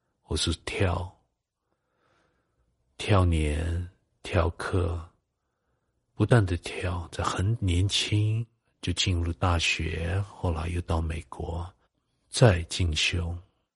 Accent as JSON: {"language": "Chinese", "country": "Brazil", "tie": "born or raised there", "said": "我在巴西长大，当时最多也跟其他的小孩子一样，晒太阳、玩足球"}